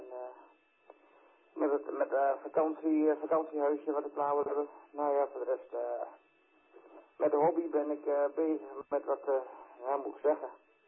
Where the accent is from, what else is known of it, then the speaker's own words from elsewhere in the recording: Netherlands; Maar wij komen als Nederlanders in ieder geval voor Foxtrot 4 Foxtrot